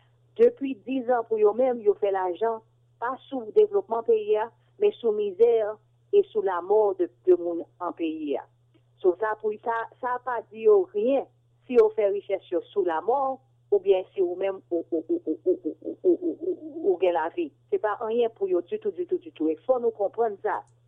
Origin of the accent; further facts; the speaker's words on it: Haiti; now in United States; Moi, je suis haïtien américain. Nous disons, nous-mêmes, OK? Moi, je suis toujours haïtien. Je suis né haïtien, je suis toujours haïtien.